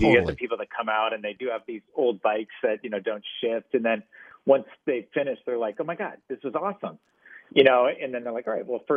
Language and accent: English; Arizona, United States; also born or lived in Santa Barbara; I mean, I grew up in Arizona, so I was always doing the pool swims. And then I moved to Santa Barbara